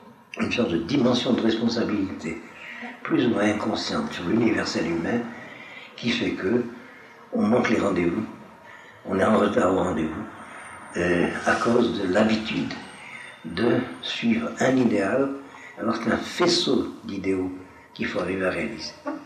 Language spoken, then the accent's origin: French; Brazil; moi je suis brésilien.